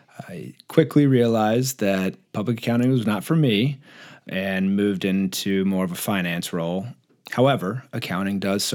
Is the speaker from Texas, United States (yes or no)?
no; East Cobb, Georgia, United States; So I grew up in East Cobb, outside of Atlanta